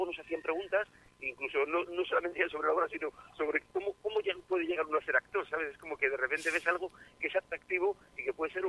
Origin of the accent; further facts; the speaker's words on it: Madrid, Community of Madrid, Spain; moved away as an adult; now in Salazar, Spain; yo soy de Madrid y viví en Madrid hasta los 30 y tantos años. Estudié allí en la Escuela en Madrid y luego la compañía comenzó en Madrid. Pero en el año 92 nos fuimos a vivir a un pueblo que se llama Salazar, está en el norte de Burgos